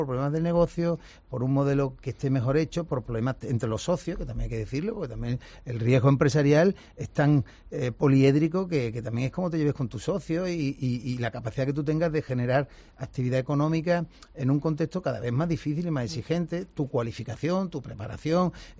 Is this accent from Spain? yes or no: yes; Málaga, Andalusia, Spain; also born or lived in Sevilla; somos malagueños. De alguna forma yo llevo ya una serie de años allí, más tiempo en Sevilla como es natural